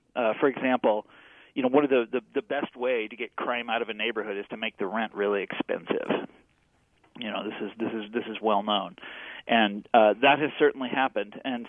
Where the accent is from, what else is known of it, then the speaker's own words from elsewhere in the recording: Kansas City, United States; Yeah, it was a real city. So I'm from Kansas City. And Kansas City, I imagine, was a real city once too.